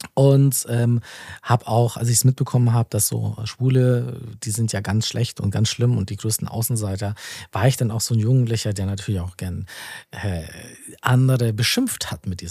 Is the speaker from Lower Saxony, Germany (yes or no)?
no; Geretsried, Bavaria, Germany; In Geritzried. Das ist eine Kleinstadt.